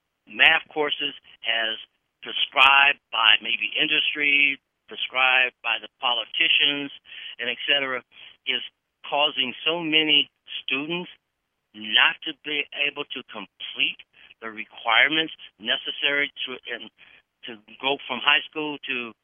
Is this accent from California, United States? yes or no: yes; California, United States; In California, and everyone knows I'm from California